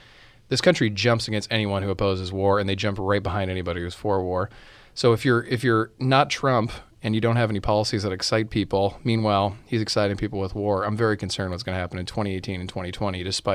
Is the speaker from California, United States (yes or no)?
yes; California, United States; I'm from California and that's what we do.